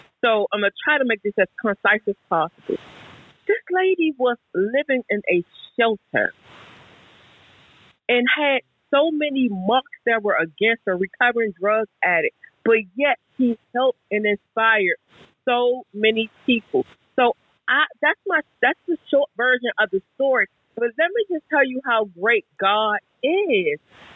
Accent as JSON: {"language": "English", "town": "Fort Washington", "region": "Maryland", "country": "United States", "said": "I am from Fort Washington, Maryland"}